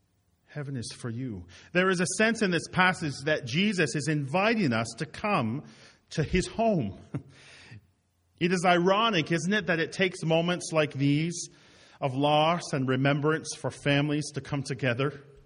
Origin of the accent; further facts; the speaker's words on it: Roblin, Manitoba, Canada; they lived in my hometown of Roblin for a little while, and Reverend Major pastored there. I recognized one of the spots that was there, and that's where I'm from.